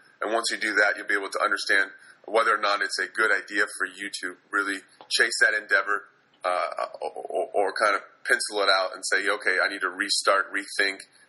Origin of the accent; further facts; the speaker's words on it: California, United States; growing up in the Silicon Valley, I enjoyed technology.